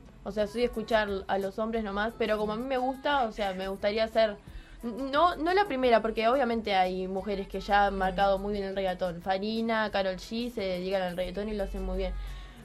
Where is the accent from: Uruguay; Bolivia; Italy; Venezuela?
Uruguay; vengo de Uruguay.